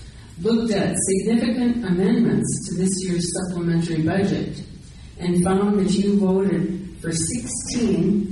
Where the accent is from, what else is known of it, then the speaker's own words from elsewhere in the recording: United States; I'm from Johnson County